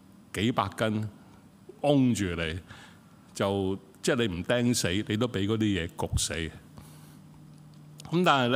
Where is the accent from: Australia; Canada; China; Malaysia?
China; 就唔係我哋中國人嗰種要抌落地下嘅，佢喺地面嘅